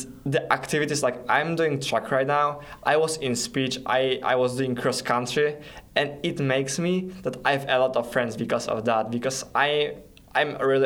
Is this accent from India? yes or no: no; Poland; English is a second language; now in United States; I would say that Polish, I'm from Poland, and the Polish culture is different than American culture.